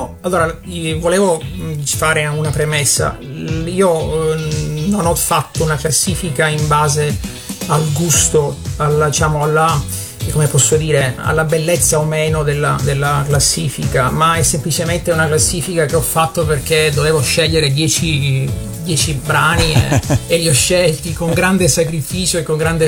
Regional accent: Milazzo, Sicily, Italy; now in Trento, Italy; Sì, sono siciliano, vivo a Trento da 10 anni.

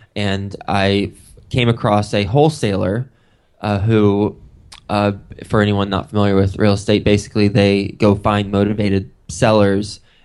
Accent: Texas, United States; moved away as an adult; also born or lived in New York City; my background is that I'm from Texas originally, went to Texas Tech University, and then graduated from there and went straight to New York City. So I went from cows and cotton to skyscrapers and pavement

